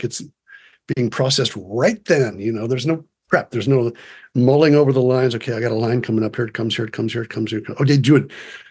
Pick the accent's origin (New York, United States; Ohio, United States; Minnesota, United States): Ohio, United States; Cincinnati; I grew up in Cincinnati, which is kind of where I am now.